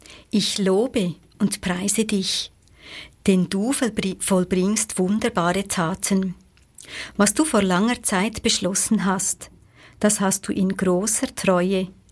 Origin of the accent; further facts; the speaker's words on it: Switzerland; Dass wir da bei uns in der Schweiz so viele Möglichkeiten haben